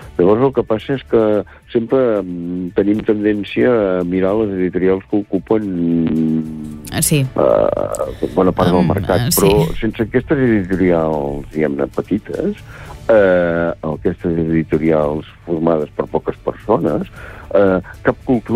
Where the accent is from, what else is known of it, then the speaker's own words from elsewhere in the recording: Catalonia, Spain; és que els catalans, si som alguna cosa, és que som catalans.